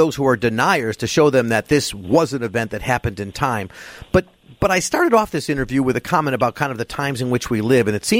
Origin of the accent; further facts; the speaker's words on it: Skokie, Illinois, United States; I grew up in Skokie, I should tell you. So I grew up in a neighborhood where pretty much all of my neighbors were Holocaust survivors.